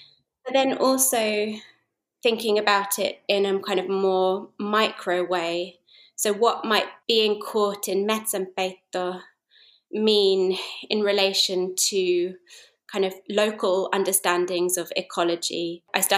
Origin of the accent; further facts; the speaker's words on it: Brighton, South East England, United Kingdom; now in Glasgow, United Kingdom; is Finnish and my father is English. I grew up in Brighton, in the south of England, and then I went to art school in Glasgow, to the Glasgow School of Art. And so Scotland is my adopted home. And my mum is from Iisalmi in Savo.